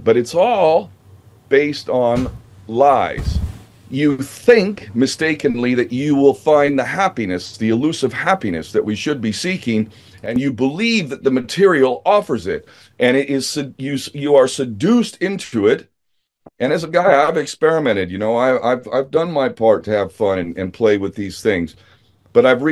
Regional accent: California, United States; I grew up in Southern California.

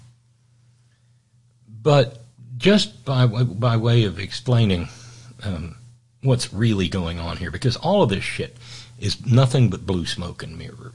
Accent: West Virginia, United States; I'm from West Virginia, and we're not like those people.

